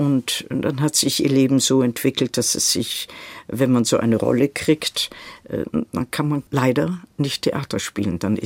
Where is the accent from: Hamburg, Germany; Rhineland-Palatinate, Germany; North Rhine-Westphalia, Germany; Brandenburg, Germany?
Brandenburg, Germany; Potsdam; born there; also born or lived in Netherlands / Prague, Czechia; Geboren bin ich in Potsdam, im holländischen Viertel, da haben Sie völlig recht. Und dann sind wir von Berlin aus nach Prag gefahren und haben dort ein Jahr gelebt.